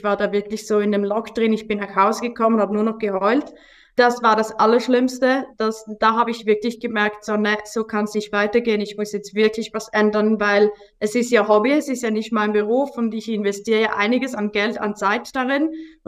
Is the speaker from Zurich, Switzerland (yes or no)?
yes; Zurich, Switzerland; Ich bin 32 Jahre alt. Ich komme aus der Schweiz in der Nähe von Zürich.